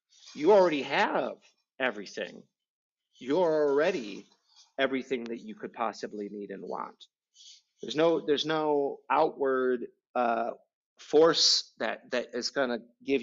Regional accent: Midwest, United States; Cause as a Midwesterner, I've got this inner dialogue from, you know, being hit as a child and being bullied

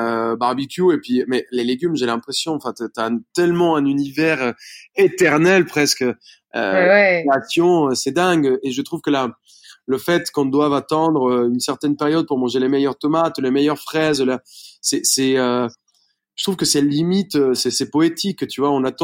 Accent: Bogotá, Bogotá Capital District, Colombia; moved away as an adult; now in France; Non, moi je suis colombien. Je suis né à Bogota.

